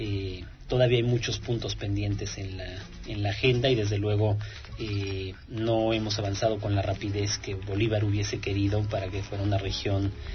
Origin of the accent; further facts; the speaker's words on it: Mexico; los mexicanos siempre nos decimos muy fácilmente latinoamericanos